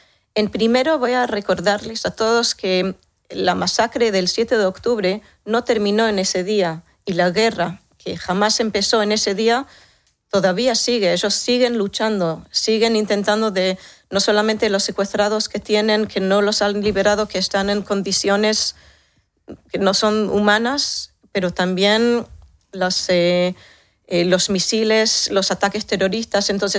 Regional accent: Israel; Spanish is a second language; como yo, como israelí, como diplomática, como alguien que tiene miedo para el futuro de mi Estado y mi pueblo, yo quiero que esta guerra se termine.

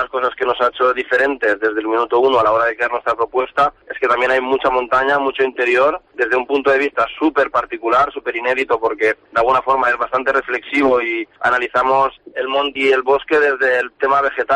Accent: Artana, Valencian Community, Spain; Soy de Artana, creo que es importante no olvidarse nunca, ¿no?, de las raíces

